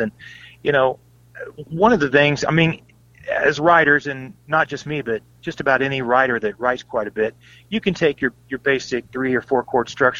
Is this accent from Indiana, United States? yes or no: yes; Indiana, United States; I'm from Indiana, and I grew up